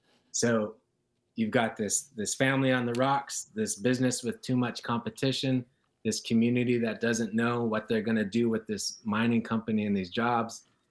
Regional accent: Northwoods, United States; However, in a small town, you know, I grew up in the Northwoods, good paying jobs can be hard to find, right?

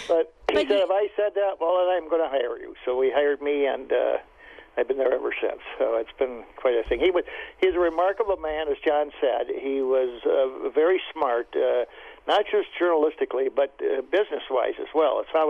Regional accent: New Glarus, Wisconsin, United States; as a kid, newspaper publisher myself in my hometown of New Glarus, and I put out a little weekly newspaper that I distributed around town

